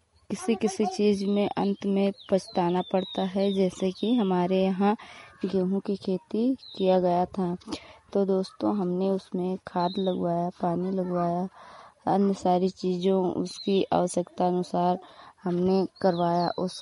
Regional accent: Hariharpur, Uttar Pradesh, India; मैं हरिहरपुर गांव जिला श्रावस्ती की रहने वाली हूँ।

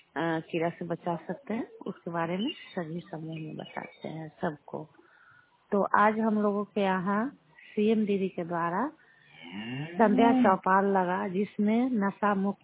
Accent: Pauda Madan Singh, Bihar, India; और मैं पौड़ा मदन सिंह के निवासी हूँ।

